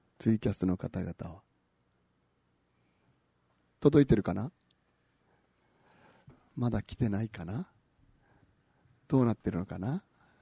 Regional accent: Okinawa, Japan; moved away as an adult; also born or lived in Tokyo; 18で高校卒業してすぐに、東京の方に上京したんですけど、41までですね、いまして、23年間東京にいたんですが、2年前にまた沖縄に帰ってきまして

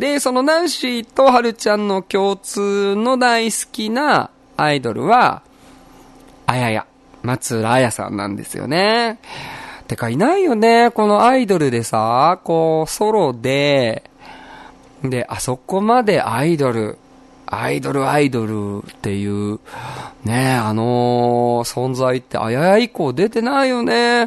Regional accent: Aichi, Japan; moved away as an adult; now in Okinawa, Japan; 出身はですね、愛知県ですね。沖縄はそのもうバンドを結成したその年なんですけれども、10年前に来ました。本籍もね移しました、こっちにね、30歳の時に

